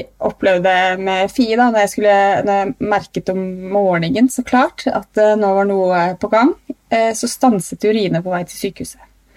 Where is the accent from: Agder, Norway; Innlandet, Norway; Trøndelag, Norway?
Trøndelag, Norway; Trondheim; born there; Jeg ble født på stiftelsen i Trondheim.